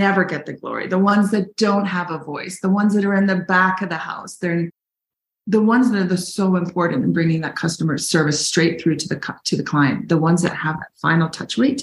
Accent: Vancouver, British Columbia, Canada; also born or lived in Beirut; born and raised in Vancouver, Canada.

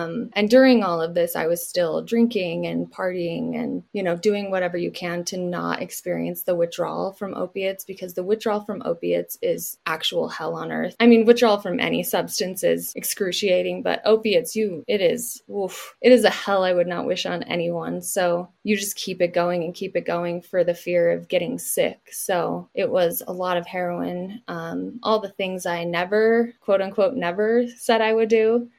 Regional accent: Utah, United States; born and raised in Utah. I still live here.

